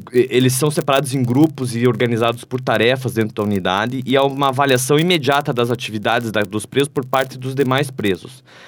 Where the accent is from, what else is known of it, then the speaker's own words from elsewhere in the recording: Brazil; é um direito de todos nós, enquanto sociedade. Né, enquanto brasileiros.